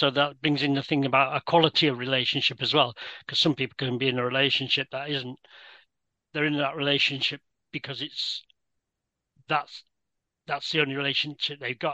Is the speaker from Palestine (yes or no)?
no; United Kingdom; I'm British.